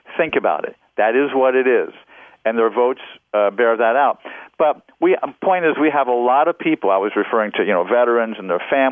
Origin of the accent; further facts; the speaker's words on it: Maryland, United States; Maryland. I grew up in Maryland.